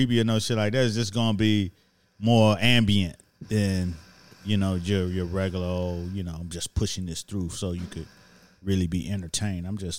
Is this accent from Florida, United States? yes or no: yes; Miami, Florida, United States; But I'm from Miami, and I go for too cold than anything.